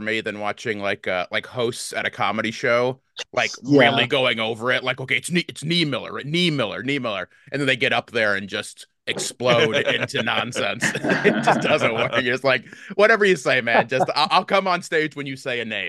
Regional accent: DeMotte, Indiana, United States; Oh, so I grew up in DeMott, Indiana. So gotcha. Up in the region.

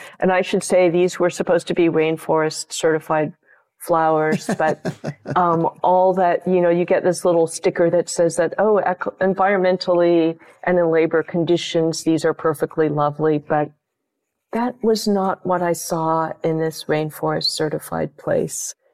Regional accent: California, United States; One of the joys, I'm a Californian, I'm a habitué of farmers markets.

